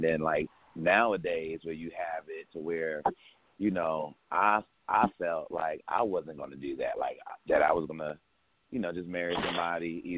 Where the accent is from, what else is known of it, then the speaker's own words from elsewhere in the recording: Brooklyn, New York, United States; originally I'm from Brooklyn, New York. So I grew up in a neighborhood